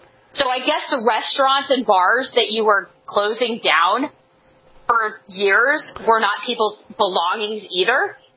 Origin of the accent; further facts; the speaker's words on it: Los Angeles, California, United States; But I would not step foot in the garden because I grew up in Showtime era Los Angeles.